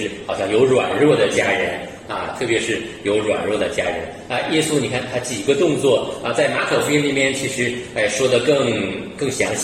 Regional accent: China; 其实不是，我们中国人听到这些，我们会有一个很不好的联想

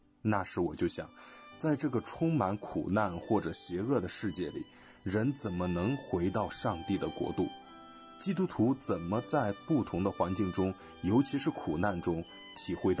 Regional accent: Indonesia; born there; Chinese is a second language; 我出生在印尼，父亲来自福建，妈妈是广东人，家人过去都是佛教徒。我上的是基督教学校，小学初中的时候信主了

